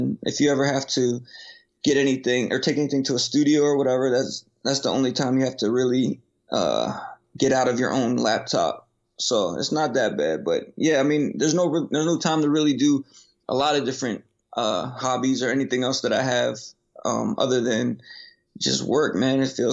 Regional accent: Delaware, United States; I'm coming from Delaware. That's where I'm originally from. So I'd never seen anything like this. I had no family in the entertainment industry.

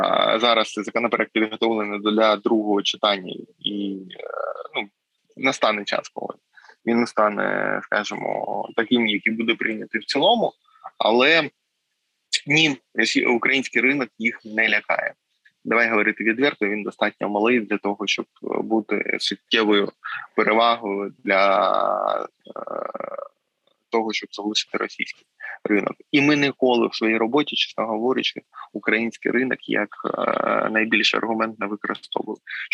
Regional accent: Mariupol, Donetsk Oblast, Ukraine; з Бучі, з Ірпеня або мого рідного Маріуполя

